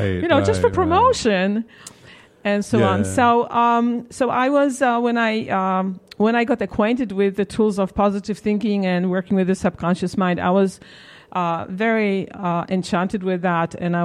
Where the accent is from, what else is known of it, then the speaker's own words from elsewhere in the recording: Poland; I grew up in Poland when it was still a communist country.